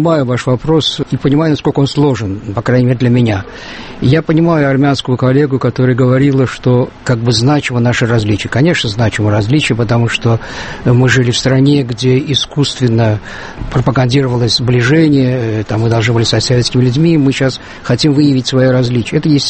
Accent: Armenia; мы, армяне, в меньшей степени входим в кавказский культурный проект, чем даже грузины.

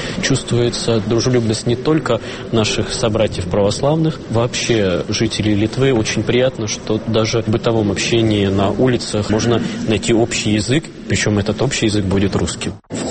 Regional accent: Kimry, Tver Oblast, Russia; Город Кимры, Тверская область.

